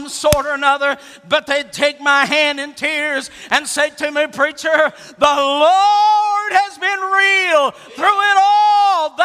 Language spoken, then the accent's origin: English; West Virginia, United States; now in Alabama, United States; I was born and raised in West Virginia, got saved in Ohio, left Ohio, went to Bible college in Greenville, South Carolina, left that and pastored in North Carolina, and now I'm way down there in Alabama.